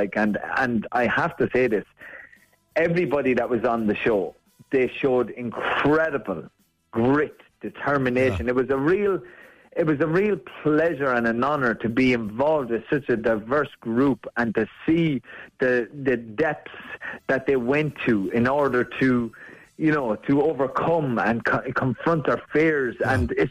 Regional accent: Ireland; Khalil El Hadri, he's the French champion, so and I'm the Irish champion

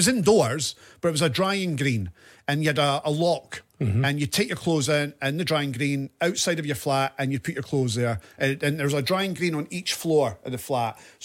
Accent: Wesley Hills, England, United Kingdom; here's another thing about me growing up in Wesley Hills and why there was no exchange students in my part of the world.

